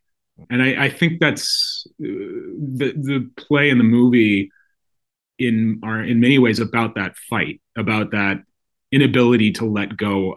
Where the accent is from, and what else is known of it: Idaho, United States; born or raised there